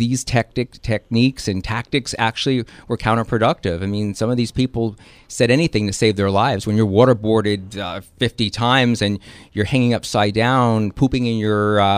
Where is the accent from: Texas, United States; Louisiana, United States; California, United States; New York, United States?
New York, United States; Brooklyn; Yeah, Italians from the East Coast